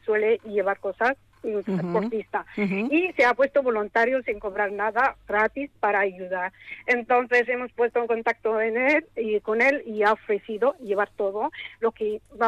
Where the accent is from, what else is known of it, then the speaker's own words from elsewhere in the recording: Tangier, Tanger-Tetouan-Al Hoceima, Morocco; now in Vitoria-Gasteiz, Spain; en Tánger, soy de Tánger, y en Tánger están allí organizando todo